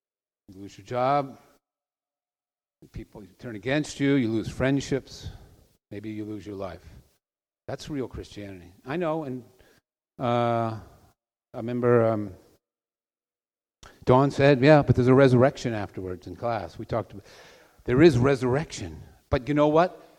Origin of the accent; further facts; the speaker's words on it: United States; One of the problems with America, and I'm an American, is this rugged individualism.